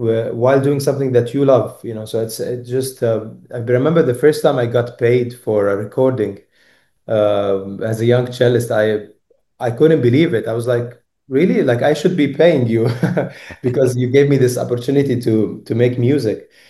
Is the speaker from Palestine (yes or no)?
yes; Palestine; I'm from Palestine, and the string orchestra, they were from all around the world.